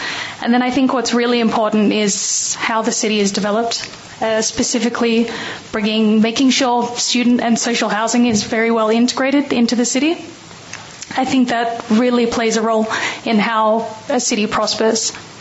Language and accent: English; Australia; now in Copenhagen, Denmark; I guess if you notice from the accent, I'm actually Australian. So I moved to Copenhagen about 7 years ago.